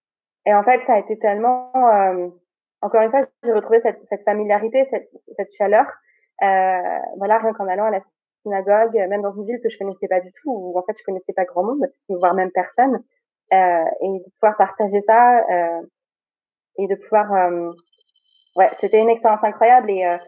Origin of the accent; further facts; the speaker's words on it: Auvergne-Rhône-Alpes, France; chez moi, j'ai toujours célébré toutes les fêtes juives uniquement en famille, parce que là où j'ai grandi avec mes parents, on a grandi dans une petite ville, pareil, en banlieue lyonnaise, comme Alexia. Mais du coup, il n'y avait pas de synagogue.